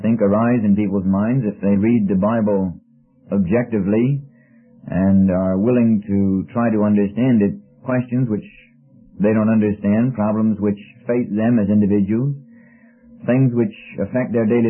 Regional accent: Wheaton, Illinois, United States; born there; I was born in around Wheaton, Illinois, 1938.

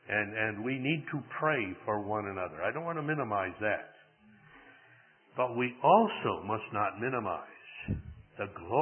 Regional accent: Missouri, United States; Well, I grew up in Missouri. And as a kid, I worked with mules, and I know what that means.

